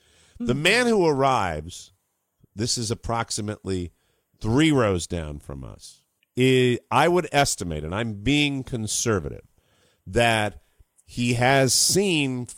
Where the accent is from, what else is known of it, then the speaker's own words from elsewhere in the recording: Frederick, Maryland, United States; I'm from Frederick.